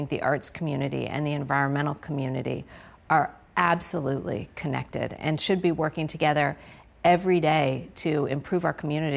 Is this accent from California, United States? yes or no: yes; Laguna Beach, California, United States; I was born and raised in Laguna Beach. I was born and raised actually in Laguna Canyon, on Canyon Acres and on Castle Rock Road.